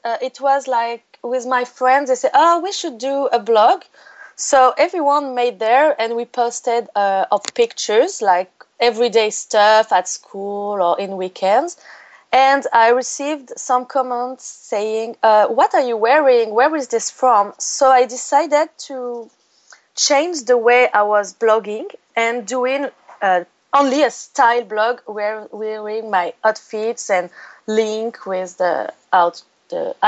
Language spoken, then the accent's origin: English; Cannes, Provence-Alpes-Côte d'Azur, France; English is a second language; now in Paris, France; I was born in France, in Cannes. It's the south of France.